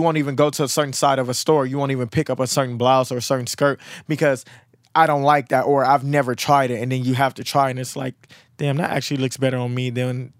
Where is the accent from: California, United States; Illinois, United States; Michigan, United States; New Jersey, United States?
California, United States; Compton; I'm from Compton, and we call them coochie cutters.